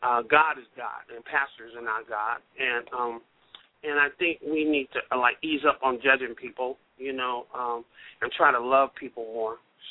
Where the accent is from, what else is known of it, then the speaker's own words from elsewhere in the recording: Seattle, Washington, United States; because I'm from Seattle. So I got to give a shout out to Seattle, Washington, because that's where I'm from originally.